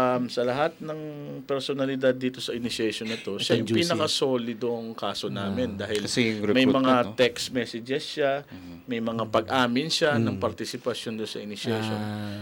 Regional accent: Central Luzon, Philippines; Kami, taga Tarlac kami.

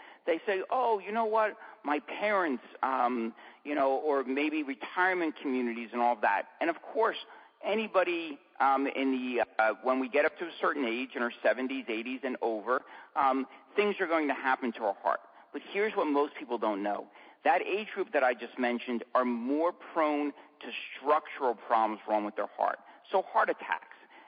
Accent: New Jersey, United States; I came back to my home state of New Jersey to ride on a 911 paramedic ambulance.

